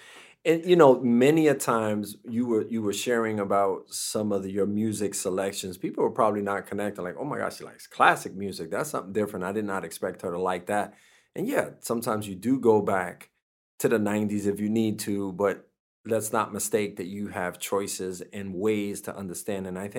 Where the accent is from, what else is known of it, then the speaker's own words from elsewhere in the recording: New York City, New York, United States; I remember growing up in Harlem and Washington Heights, we will play stickball, we'll play Skellies and Ringolivia and all these games.